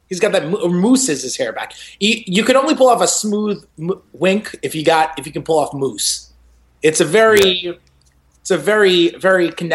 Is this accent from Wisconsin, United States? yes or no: no; New York, United States; Celtics fans already hate me. I'm from New York.